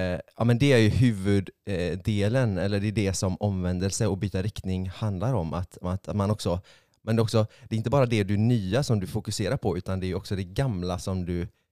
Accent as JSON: {"language": "Swedish", "town": "Tjörn", "region": "Västra Götaland County", "country": "Sweden", "lives_now": "Gothenburg, Sweden", "said": "Jag kommer från en ö som heter Tjörn som ligger 7 mil norr om Göteborg."}